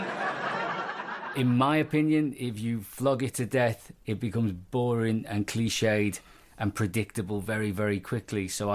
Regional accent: Liverpool, North West England, United Kingdom; You're also, well, I'm also from Liverpool, I'm also married, I've also got a kid.

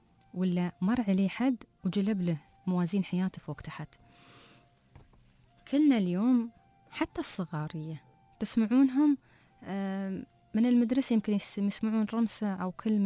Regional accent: United Arab Emirates; accent: Emirati; بلهجتنا ورمستنا المحلية الإماراتية

